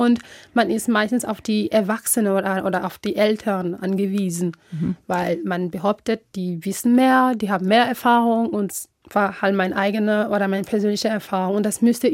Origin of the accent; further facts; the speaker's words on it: Togo; moved away as an adult; now in Baden-Baden, Germany; Ich habe eigentlich meine Heimat in Togo mein Abitur gemacht.